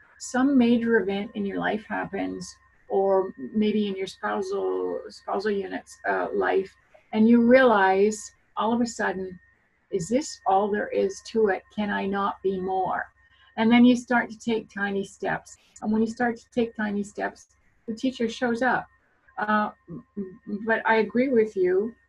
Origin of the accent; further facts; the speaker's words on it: Ontario, Canada; Well, I'm a Canadian girl. And I'm coming to you from an hour west of Toronto, the capital of our great province here.